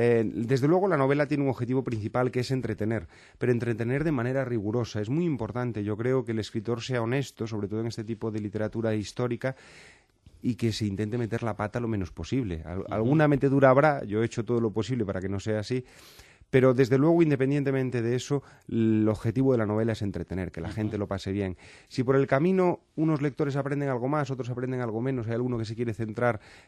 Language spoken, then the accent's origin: Spanish; Galicia, Spain; Además, siendo gallego, que es tierra de nabos